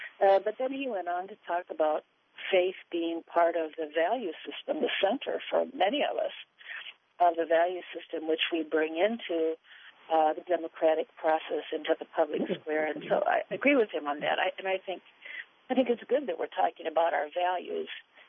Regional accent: Laconia, Minnesota, United States; So the kind of community that I grew up in Laconia out in Carver County, and you know, the Protestants, the Moravian Church I grew up in, and the Catholic Church, and the Lutheran Church

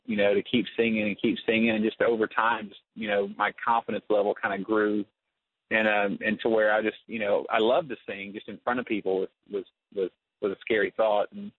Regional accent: Texas, United States; my dad was a huge football player, and we were kind of growing up in Texas. We loved football.

